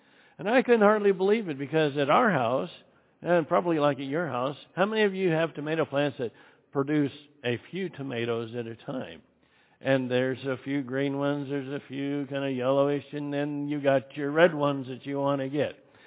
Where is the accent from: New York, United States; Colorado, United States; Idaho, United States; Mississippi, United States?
Idaho, United States; I was raised in southwest Idaho, and my mother was born and raised in California.